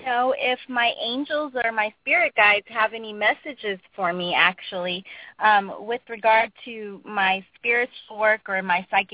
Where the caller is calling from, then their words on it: California, United States; I'm calling from California.